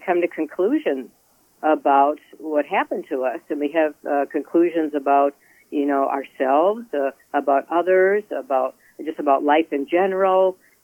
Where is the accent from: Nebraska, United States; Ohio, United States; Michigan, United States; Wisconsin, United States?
Wisconsin, United States; Milwaukee; moved away as an adult; also born or lived in Chicago; I was raised in Milwaukee, and when I was 18, I moved to Chicago